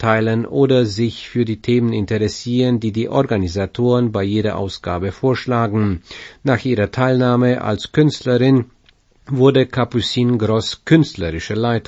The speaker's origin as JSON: {"language": "German", "country": "France", "lives_now": "Romania", "said": "Aber ich komme aus Frankreich, also gibt es hier eine Nuance."}